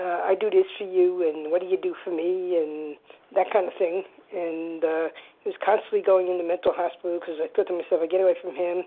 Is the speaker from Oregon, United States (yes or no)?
no; New York, United States; from New York. Glad to be here.